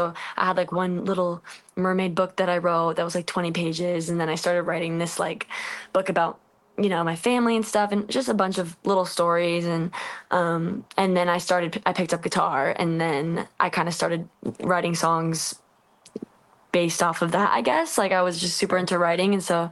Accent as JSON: {"language": "English", "region": "Massachusetts", "country": "United States", "said": "I don't have a Boston accent. I'm from Massachusetts, but I don't have a Boston accent."}